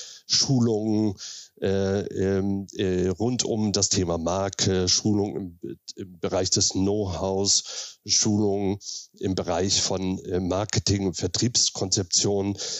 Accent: Flensburg, Schleswig-Holstein, Germany; now in Berlin, Germany; bin auch Schleswig-Holsteiner bzw. Flensburger, aber seit 1999 in Berlin

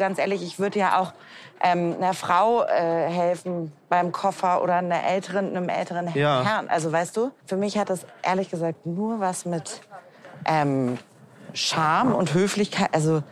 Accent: Hamburg, Germany; Nein, ich bin Hamburg im Herz. Ich komme aus Hamburg, aber ich liebe Frankfurt.

